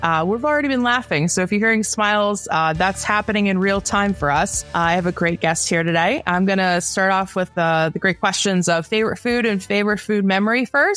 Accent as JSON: {"language": "English", "region": "New England", "country": "United States", "tie": "born or raised there", "said": "I grew up in New England, so I'm surprised I'm shocked by this"}